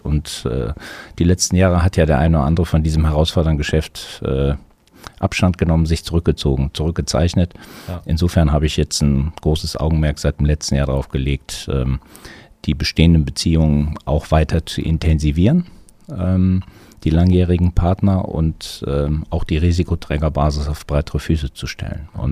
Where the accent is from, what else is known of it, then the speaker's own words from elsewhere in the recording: Münster, North Rhine-Westphalia, Germany; born there; kommen ja gebürtig aus Münster, wir sind ja mit der Familie in Düsseldorf.